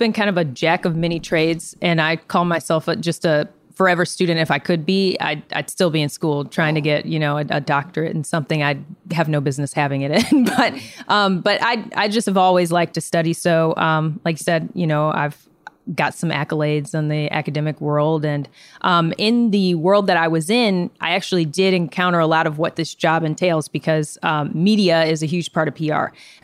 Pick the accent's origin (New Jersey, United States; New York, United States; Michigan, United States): Michigan, United States; Detroit; Michigan, Detroit.